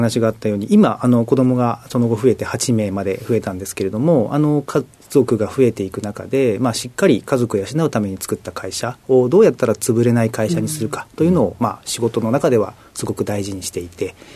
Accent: Hachioji, Tokyo, Japan; 東京都八王子市の出身になります。

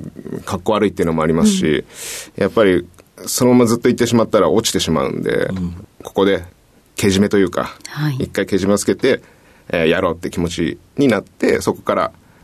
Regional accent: Koganei, Tokyo, Japan; 東京都の小金市出身になっております。

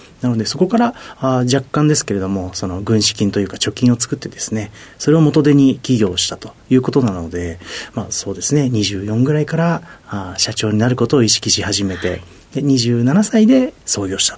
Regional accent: Nagoya, Aichi, Japan; 出身は名古屋です。

